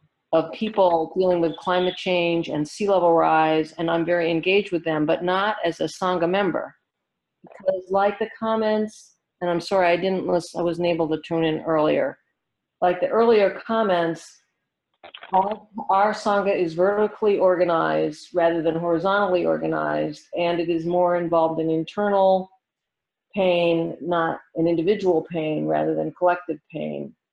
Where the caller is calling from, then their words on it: Eugene, Oregon, United States; I live in Massachusetts, although I'm calling in from Eugene, Oregon. That's because we're moving to co-housing in Eugene.